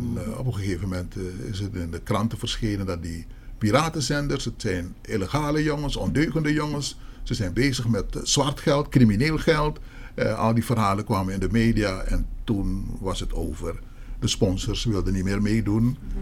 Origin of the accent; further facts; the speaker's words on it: Suriname; now in Netherlands; Ik kwam uit Suriname en ik miste het tropisch gevoel, was er niet.